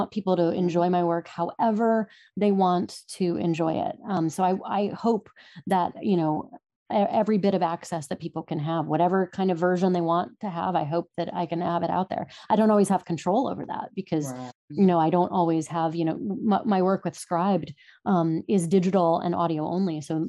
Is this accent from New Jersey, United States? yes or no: no; New York, United States; you pick up a lot of Yiddish as a New Yorker, which is great.